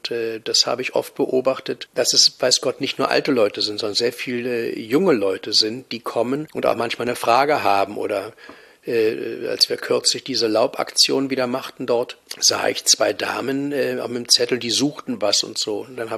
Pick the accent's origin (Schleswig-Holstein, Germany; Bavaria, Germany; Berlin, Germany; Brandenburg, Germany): Berlin, Germany; Ich bin groß geworden in der Urbanstraße zum Halleschen Tor hin. In der Gegend bin ich zur Schule gegangen, zum Gymnasium gegangen.